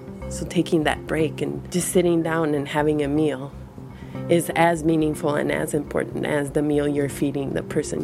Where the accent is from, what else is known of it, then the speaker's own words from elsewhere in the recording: Costa Rica; I was born and raised in Costa Rica.